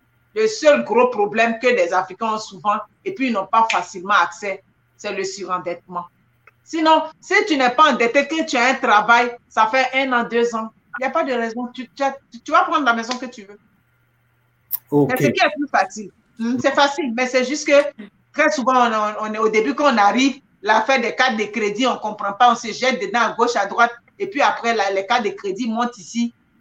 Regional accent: Canada; je suis canadienne, c'est tout. Il y a mon côté africain, oui, c'est vrai

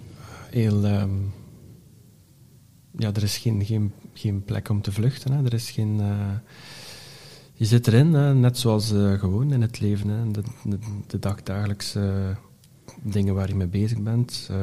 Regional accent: Ronse, East Flanders, Belgium; Ja, ik kom van Ronse. Mm-hmm. Dat is diep in Oost-Vlaanderen. Eigenlijk praktisch tegen de grens van Henegouwen. Maar ik zit daar goed.

